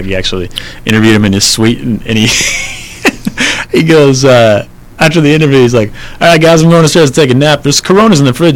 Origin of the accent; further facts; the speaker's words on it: California, United States; Because growing up in the Bay Area, Robin Williams, also partially from the Bay Area, he's like a Bay Area guy.